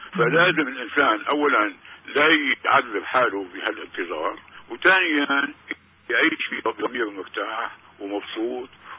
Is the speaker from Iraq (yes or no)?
no; Syria